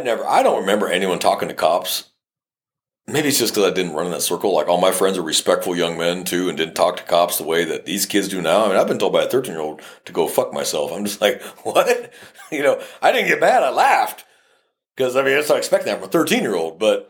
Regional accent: California, United States; because I was raised on a ranch. But I was raised in California, right?

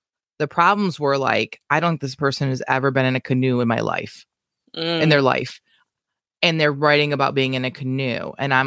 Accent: Lansing, Michigan, United States; I did not grow up in Lansing. I grew up near Lansing.

